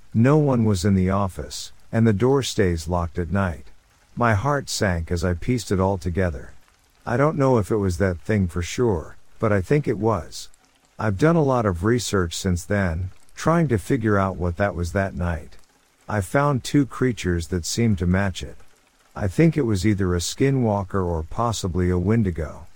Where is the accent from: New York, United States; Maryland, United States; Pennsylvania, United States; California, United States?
California, United States; I grew up in Northern California and my family would often go camping in the Tahoe area